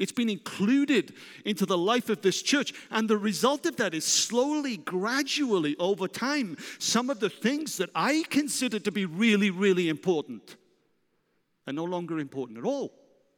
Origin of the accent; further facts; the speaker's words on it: Wales, United Kingdom; now in United States; Being Welsh, there's a part that makes me sad about that. Rather than pass a rugby ball or play cricket, my kids grew up to play American football.